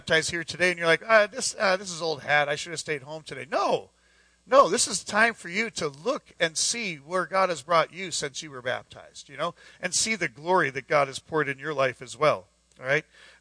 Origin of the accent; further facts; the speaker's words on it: Pennsylvania, United States; And so I said, I'm a pastor from Pennsylvania.